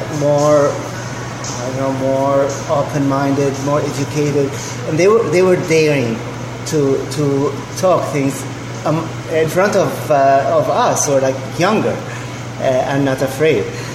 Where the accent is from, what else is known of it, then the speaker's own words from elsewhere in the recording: Damascus, Damascus Governorate, Syria; moved away as an adult; now in North Carolina, United States; I'm originally a Kurd. I was born in Syria. I lived most of my life in Damascus. I immigrated to the U.S. In 2004, and I've been living in North Carolina since then.